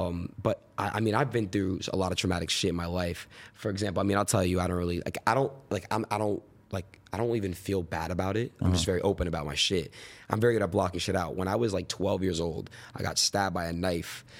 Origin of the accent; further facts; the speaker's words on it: Florida, United States; born there; also born or lived in New York / California; I was born in Florida, moved to New York, moved to Cali, moved back to New York, moved back to Cali.